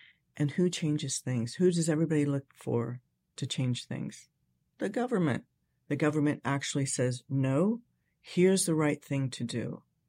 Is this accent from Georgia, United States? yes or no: no; Cincinnati, Ohio, United States; moved away as an adult; Born and raised in Cincinnati.